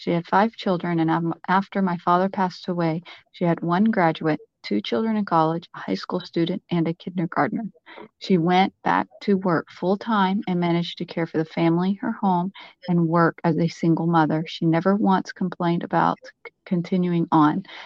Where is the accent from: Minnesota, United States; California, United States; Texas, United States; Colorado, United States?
Texas, United States; Conroe; I am recording this interview over the phone in my hometown in Conroe, Texas.